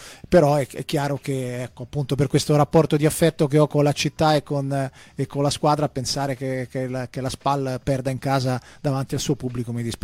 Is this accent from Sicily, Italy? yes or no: no; Ferrara, Emilia-Romagna, Italy; visto che sono originario di Ferrara